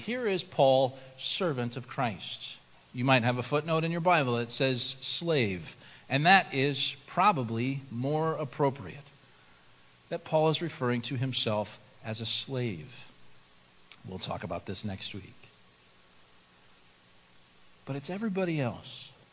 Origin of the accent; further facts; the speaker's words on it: Merrillville, Indiana, United States; I grew up in Northwest Indiana, in Merrillville.